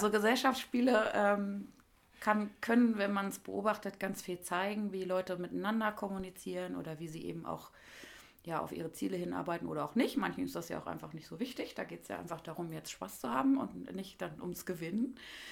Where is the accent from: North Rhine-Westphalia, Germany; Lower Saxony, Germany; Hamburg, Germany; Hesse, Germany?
Lower Saxony, Germany; Hildesheim; Also ich komme aus Hildesheim und ich liebe Hildesheim sehr.